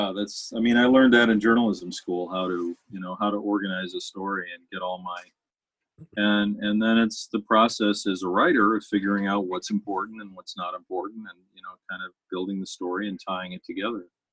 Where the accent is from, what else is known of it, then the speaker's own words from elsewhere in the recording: Ohio, United States; The soldiers were first sent to my hometown, which was this little tiny town outside of Akron, very much like the town in punk rock and Mobile Homes.